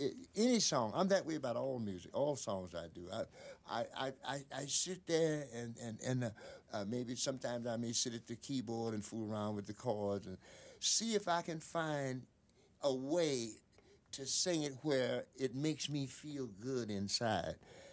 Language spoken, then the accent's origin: English; Greenville, Florida, United States; also born or lived in Albany, Georgia; So I was raised in a little village, I guess you could call it, called Greenville, Florida.